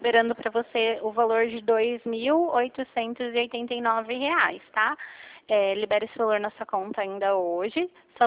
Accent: Cosmópolis, São Paulo, Brazil; Eu sou de Cosmópolis

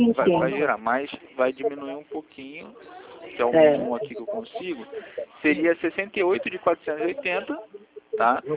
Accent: Rio de Janeiro, Brazil; eu sou do Rio. Aqui no Rio, terça-feira foi feriado

